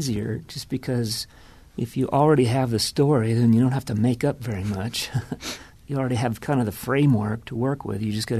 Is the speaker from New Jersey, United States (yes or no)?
no; Maine, United States; So, yeah, I've always maybe growing up in Maine with rooting for the Red Sox, I've always had a thing for the underdog.